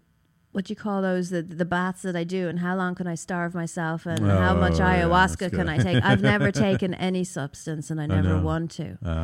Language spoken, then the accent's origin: English; Ireland; I'm from Ireland.